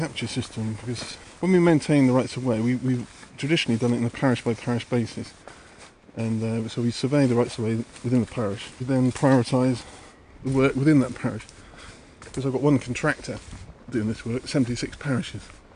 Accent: South West England, United Kingdom; Well, I grew up in South Wiltshire. I grew up on a farm, and we, being lads, had the sort of the run of the place.

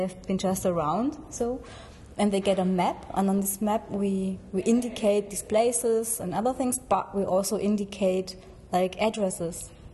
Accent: Stuttgart, Baden-Württemberg, Germany; now in Leipzig, Germany; I come from South Germany, from the west. And my colleague, she comes from West Germany, from the north. She comes from Bremen and I come from Stuttgart. But I moved there in 94. So I'm nearly a real Leipziger now.

